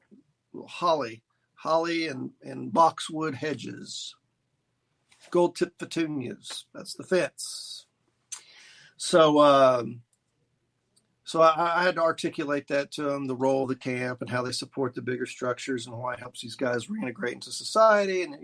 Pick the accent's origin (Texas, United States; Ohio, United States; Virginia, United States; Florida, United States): Texas, United States; Houston; I was outside the Fifth Ward where I grew up in Houston.